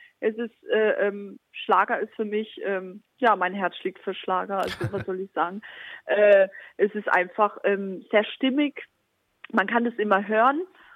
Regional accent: Baden-Baden, Baden-Württemberg, Germany; Baden-Baden, meine Heimatstadt, steht so hinter mir

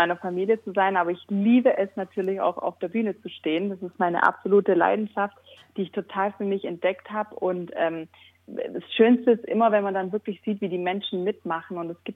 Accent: Hechingen, Baden-Württemberg, Germany; also ich komme ja aus Hechingen, aus der gleichen Stadt wie

